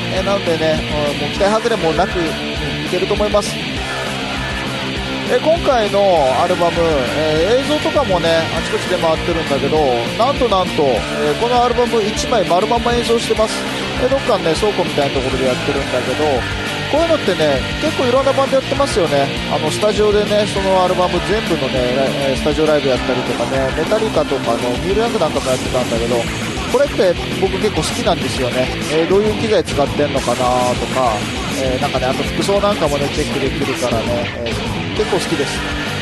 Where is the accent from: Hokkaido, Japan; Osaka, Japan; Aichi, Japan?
Hokkaido, Japan; Sapporo; ちょっとね地元の札幌行ってきました